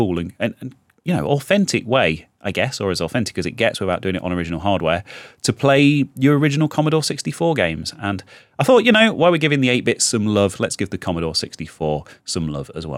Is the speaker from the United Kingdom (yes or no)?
yes; United Kingdom; because we're British, innit?